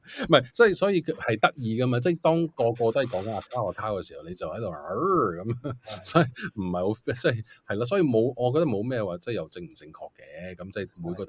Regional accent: Canada; now in Hong Kong; 虽然我刚才有提过我的母语都算是广东话，但是因为我在加拿大长大，也都即除了在家之外，在外面都是英文多，所以其实就是去到香港之后才学广东话的。

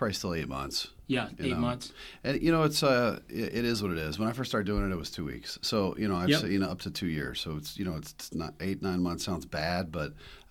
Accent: the South, United States; I moved to South Dakota. My wife's from there. I grew up in the South.

